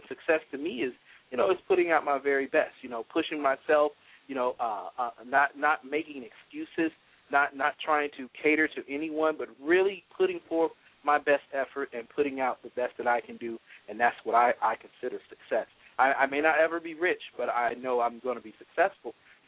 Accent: Cincinnati, Ohio, United States; now in Atlanta, United States; You know, I came down to Atlanta from Cincinnati.

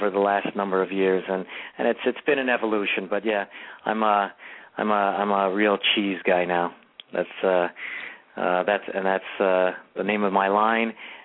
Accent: Cleveland, Ohio, United States; I grew up in the Cleveland, Ohio area, and in the eastern suburbs of Cleveland, the neighborhood that I grew up in was a predominantly Italian neighborhood

